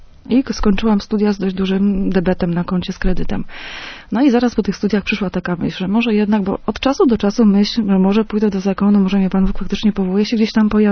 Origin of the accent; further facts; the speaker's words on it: Lesser Poland, Poland; Ja pochodzę ze Święcimia.